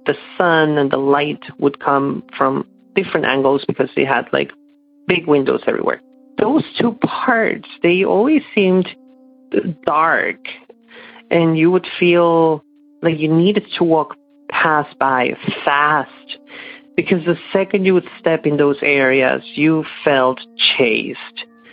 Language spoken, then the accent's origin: English; Peru; now in Toronto, Canada; calling from Toronto, Canada. I'm going to tell you a story about my childhood. So I am Canadian, but I was born and raised in Peru in South America.